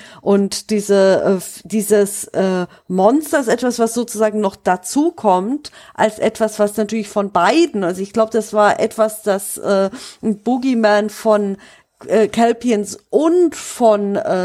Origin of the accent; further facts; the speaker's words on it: Baden-Württemberg, Germany; Also bei uns in Südbaden